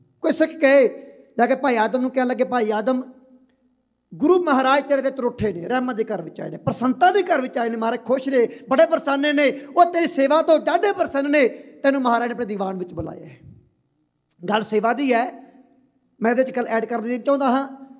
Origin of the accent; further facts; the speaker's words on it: Punjab, India; ਕਿਉਂਕਿ ਅਸੀਂ ਪਿੰਡਾਂ ਤੋਂ ਬਿਲੋਂਗ ਕਰਦੇ ਹਾਂ, ਪੰਜਾਬ ਦੇ ਪਿੰਡਾਂ 'ਚੋਂ ਆਏ ਹਾਂ, ਸਾਡੀਆਂ ਜੜ੍ਹਾਂ ਉੱਥੇ ਨੇ।